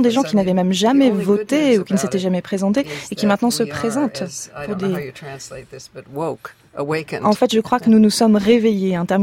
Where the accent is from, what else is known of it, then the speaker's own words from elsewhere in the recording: United States; je ne savais pas comment le reste du monde vivait en tant qu'Américaine.